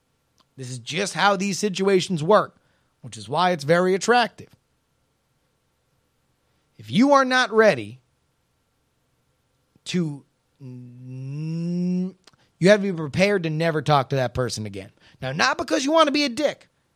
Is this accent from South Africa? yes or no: no; Texas, United States; I grew up in Texas and it was very specifically a racist joke